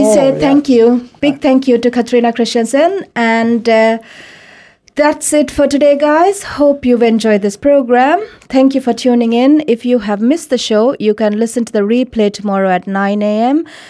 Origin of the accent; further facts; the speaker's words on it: Sri Lanka; Yes, and you know, I'm from Sri Lanka